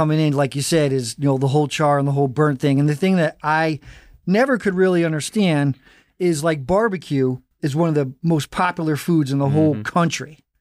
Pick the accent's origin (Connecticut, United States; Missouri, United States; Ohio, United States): Connecticut, United States; West Haven; because I grew up blue collar, in West Haven